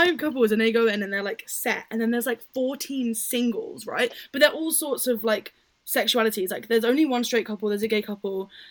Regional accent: United Kingdom; I mean, obviously, we're both British, so we can't really talk.

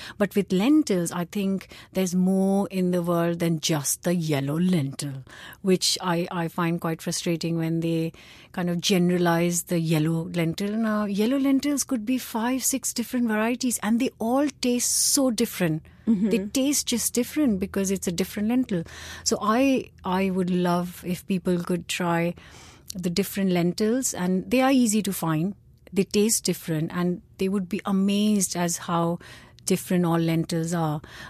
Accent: Punjab, India; So people, like my mom makes a Punjabi kadhi because we come from Punjab.

